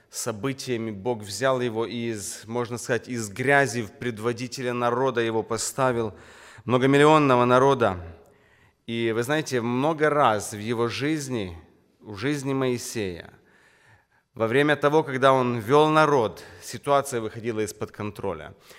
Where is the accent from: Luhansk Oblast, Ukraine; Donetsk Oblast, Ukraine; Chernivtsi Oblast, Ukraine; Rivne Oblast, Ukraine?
Rivne Oblast, Ukraine; Rivne; я из Украины, город Ровно.